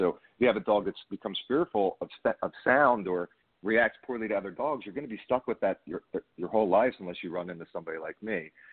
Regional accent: Northeast, United States; I'm from the Northeast, and I think up in the Northeast, we tend to have a purebred dog culture

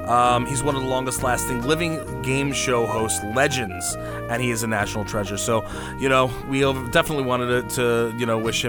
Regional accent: New York, United States; So for those of you who don't know, we're from Long Island, which is in New York.

